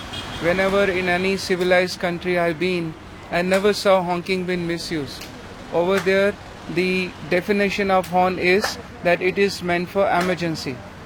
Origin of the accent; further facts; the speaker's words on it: Delhi, India; I'm originally from Delhi, born and brought up here.